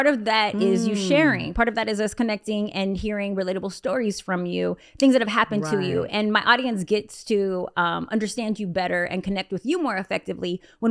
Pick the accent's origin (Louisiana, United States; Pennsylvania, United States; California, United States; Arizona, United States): California, United States; San Diego; which I'm from San Diego, so I already connected with like the show being a San Diego show